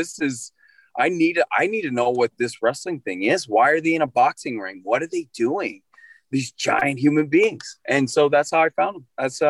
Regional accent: New Brunswick, Canada; I'm from New Brunswick, Canada. So if you look on a map, I'm right on the end. I'm close to the Atlantic Ocean. And it's a small province. There's not even a million people.

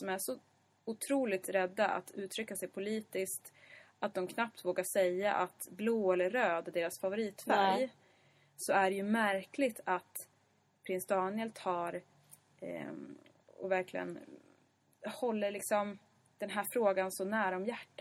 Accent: Sundsvall, Västernorrland County, Sweden; Sundsvall. Mm, det är några som har undrat var vi kommer ifrån.

